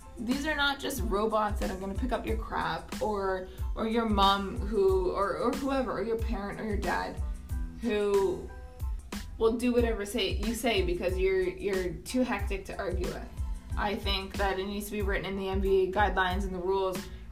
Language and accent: English; Canada; Again, not because I'm Canadian, I'm not biased about this